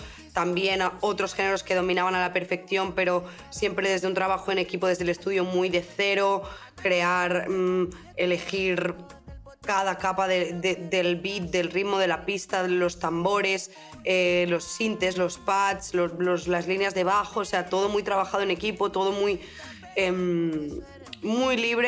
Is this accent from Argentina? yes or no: no; Spain; yo no soy pureza de nada, yo soy española